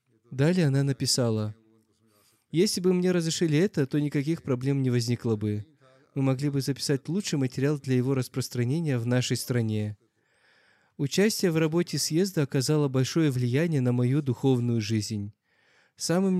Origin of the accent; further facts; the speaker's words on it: Kosovo; Мы из Косово